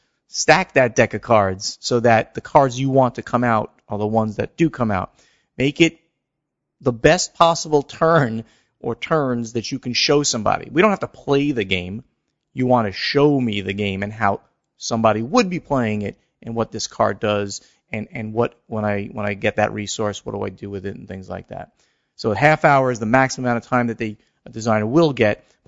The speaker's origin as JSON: {"language": "English", "country": "Lithuania", "second_language": "English", "said": "I'm from Lithuania, next to Poland, which is quite a small country"}